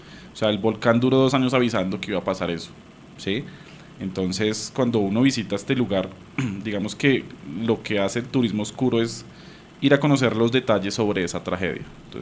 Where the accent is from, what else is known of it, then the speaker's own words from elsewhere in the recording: Colombia; como colombianos, siempre hemos escuchado que pasó algo en Armero